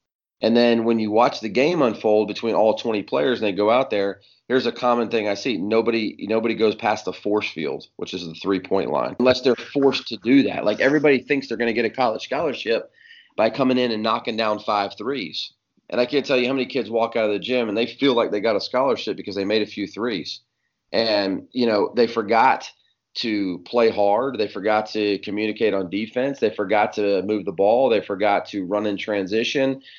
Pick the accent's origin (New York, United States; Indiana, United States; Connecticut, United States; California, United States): California, United States; I grew up out in California and my dad was a high school coach out there.